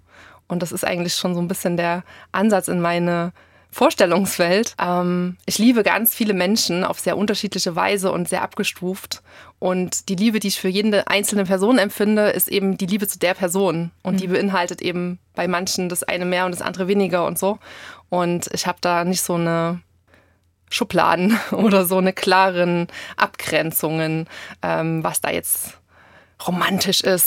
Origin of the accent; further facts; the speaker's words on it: Plauen, Saxony, Germany; also born or lived in United States / Berlin; ich bin 44 Jahre alt. Ich stamme aus Sachsen, bin in Plauen geboren und lebe dort nach Stationen in den USA und in Berlin auch wieder seit vielen Jahren und pendle immer zwischen Plauen und in der Nähe von Chemnitz.